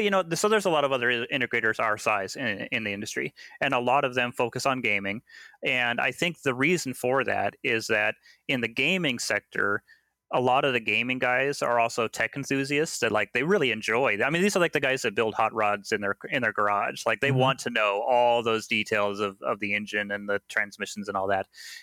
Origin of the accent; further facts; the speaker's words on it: Seattle, Washington, United States; No, I was born and raised here in Seattle.